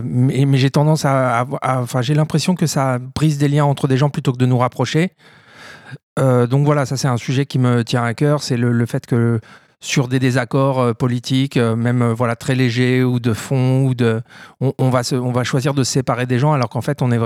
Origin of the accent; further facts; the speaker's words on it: Toulouse, Occitanie, France; Il y a des concerts chez moi à Toulouse, hein, parce que c'est de là dont je viens.